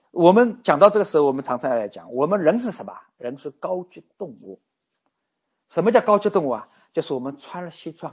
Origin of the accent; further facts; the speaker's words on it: China; 哎，别，我是中国人，别搞错了啊